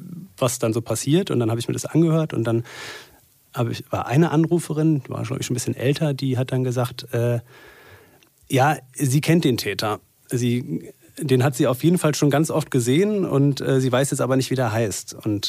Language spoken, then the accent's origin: German; Berlin, Germany; born there; also ich bin ja gebürtiger Berliner und habe meinen ganzen Freundeskreis hier in Berlin. Ich war nur zum Studium und zum Referendariat weg und bin ja auch wieder zurückgekommen, weil ich gerade wieder nach Berlin wollte.